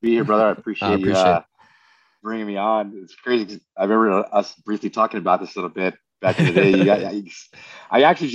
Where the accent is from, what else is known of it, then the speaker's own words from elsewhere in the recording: Portland, Oregon, United States; But I grew up in Oregon, man. Portland, Oregon's where I grew up, born and raised.